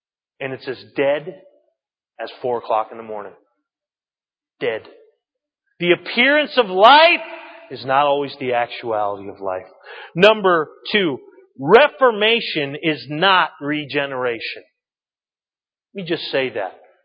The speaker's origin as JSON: {"language": "English", "region": "New England", "country": "United States", "said": "Listen, ladies and gentlemen, I come from New England."}